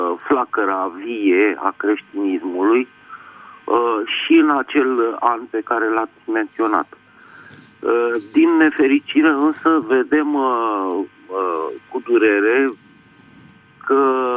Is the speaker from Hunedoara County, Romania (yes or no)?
no; Bucharest, Romania; din București.